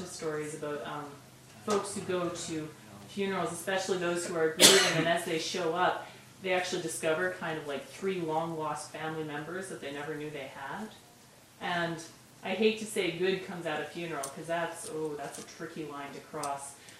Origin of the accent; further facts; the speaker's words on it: Regina, Saskatchewan, Canada; but I'm from Regina, and it's weird because you walk down the street and no one wants to meet your eyes.